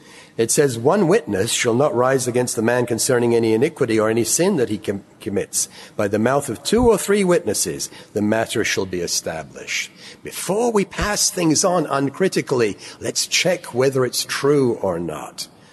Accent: England, United Kingdom; born there; Now, I was born in England, in a National Health Service hospital. And I was actually born in a year when the National Health Service came into existence

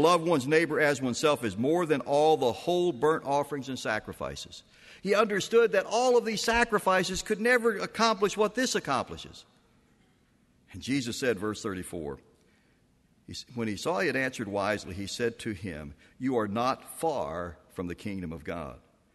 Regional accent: the South, United States; Now, I grew up in the South. We've lived in the Northeast, and I'll tell you, they are very different.

